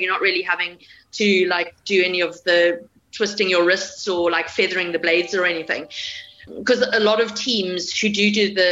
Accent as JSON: {"language": "English", "country": "South Africa", "lives_now": "United Kingdom", "said": "I'm South African, so I'm always like running cold in the UK."}